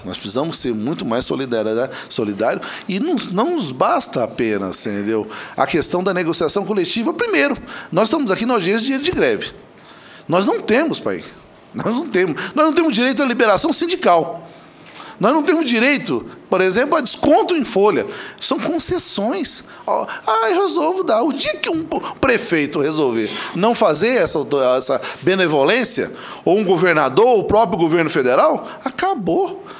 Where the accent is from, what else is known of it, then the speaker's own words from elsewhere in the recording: São Paulo, Brazil; infelizmente, eu sou paulista, né?